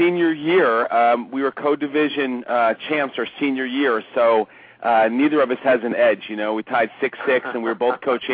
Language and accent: English; Point Pleasant, New Jersey, United States; Actually, I grew up in Point Pleasant as well. My first Mike's sandwich was in 1968.